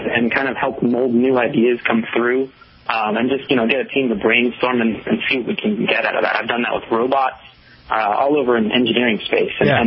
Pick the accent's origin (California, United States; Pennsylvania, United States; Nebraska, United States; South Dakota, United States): California, United States; Los Angeles; I grew up in Los Angeles and received my engineering degree at UC San Diego in 2008